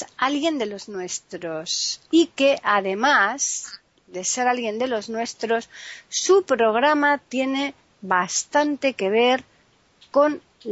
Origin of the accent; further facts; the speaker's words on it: Seville, Andalusia, Spain; now in Madrid, Spain; Yo vivo en Madrid, pero ya sabes que no soy madrileña.